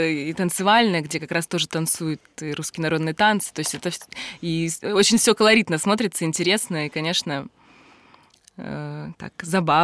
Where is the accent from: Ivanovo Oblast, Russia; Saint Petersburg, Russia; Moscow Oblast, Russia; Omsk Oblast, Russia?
Omsk Oblast, Russia; Omsk; now in Moscow, Russia; то есть я сама из Омска, сама сибирячка, закончила там училище, институт и переехала